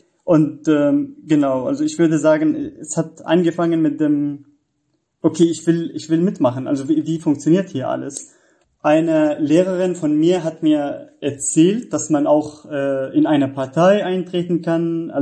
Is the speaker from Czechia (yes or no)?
no; Syria; German is a second language; moved away as an adult; now in Germany; Also wie gesagt, ich komme aus Syrien und da ja ich habe dort Jura studiert